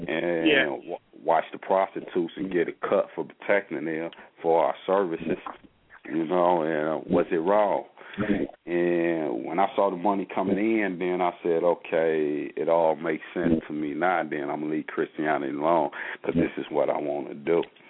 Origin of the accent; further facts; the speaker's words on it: Cleveland, Mississippi, United States; now in Chicago, United States; when I came from Cleveland, Mississippi to Chicago, I already had a lot of relatives and uncles them and cousins and friends